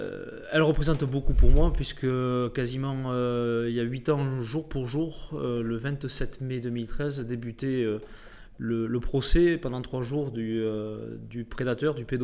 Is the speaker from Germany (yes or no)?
no; South-West, France; Alors ça s'entend peut-être. Je viens du Sud-Ouest.